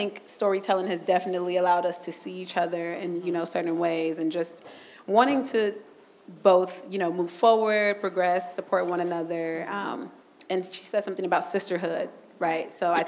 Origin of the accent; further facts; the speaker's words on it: United States; I'm Nigerian-American.